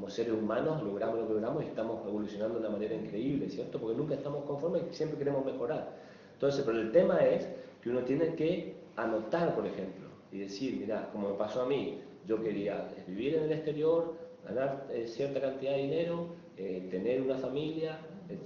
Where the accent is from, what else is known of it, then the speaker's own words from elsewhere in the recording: Posadas, Misiones, Argentina; moved away; yo vine de Posadas, vengo de una familia común y corriente, por decirlo así, o una de promedio acá, y me crié de cierta manera, no tenía esto, no tenía lo otro.